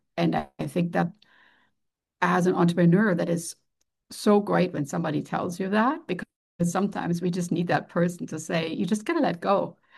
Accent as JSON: {"language": "English", "country": "Germany", "second_language": "English", "lives_now": "United States", "said": "You could maybe hear from my name or from my accent. Came from Germany."}